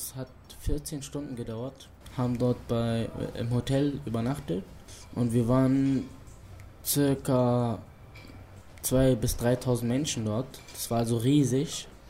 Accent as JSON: {"language": "German", "country": "Germany", "tie": "born there", "said": "Ich bin Araber, Palästinenser, komme aber aus dem Libanon, bin aber in Deutschland geboren."}